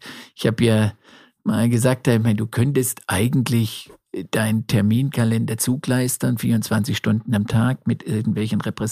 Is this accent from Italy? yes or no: no; Düsseldorf, North Rhine-Westphalia, Germany; als Düsseldorfer